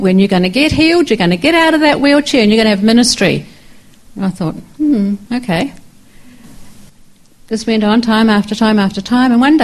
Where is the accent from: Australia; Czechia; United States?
Australia; Sydney, New South Wales; born there; I was born at the end of the war, and that's the Second World War. And I was born in Sydney, Australia.